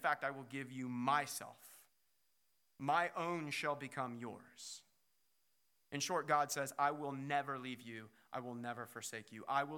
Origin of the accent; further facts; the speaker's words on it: Kansas, United States; As a lot of you know, I grew up in Kansas, and as you're probably aware, Kansas does not have these things called oceans. Not a lot of water. I'm from the southwest corner of Kansas, so literally we have a river bed with no water in it.